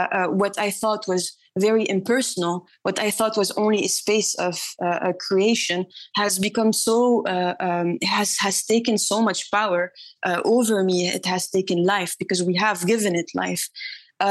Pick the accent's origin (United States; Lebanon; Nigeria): Lebanon; South Governorate; English is a second language; also born or lived in Abidjan, Ivory Coast; I'm 25 years old. I was born in Ivory Coast in Abidjan, where I lived my early childhood. And then I repatriated with my family to Lebanon, to the south, where I currently am. It was only until 19 year old where I moved to Beirut to study literature.